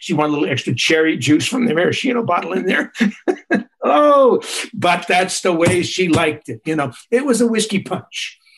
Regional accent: New York, United States; hello, you know, I'm a New Yorker. I order a drink.

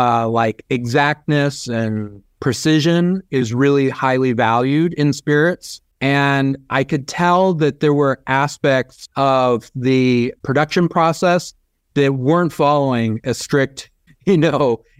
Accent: California, United States; my first access was tequila growing up in California.

